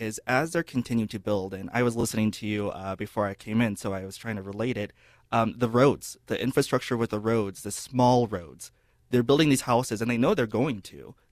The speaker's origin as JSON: {"language": "English", "town": "Reno", "region": "Nevada", "country": "United States", "tie": "born or raised there", "said": "Yeah, I was born and raised here in Reno. So my parents immigrated here in the 1970s."}